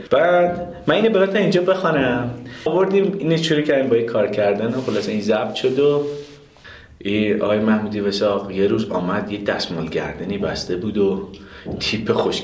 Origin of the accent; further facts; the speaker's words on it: Hamadan, Iran; ما همدانی هستیم